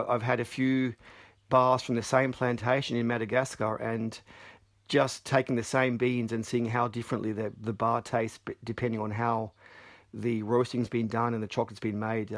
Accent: Australia; now in United States; when you live in Southern California as an Australian, you're always on a quest to find good coffee.

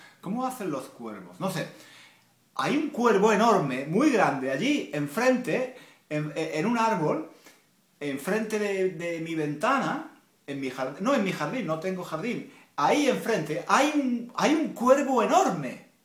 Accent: Spain; Como español, como hablante de español, el subjuntivo me parece fantástico.

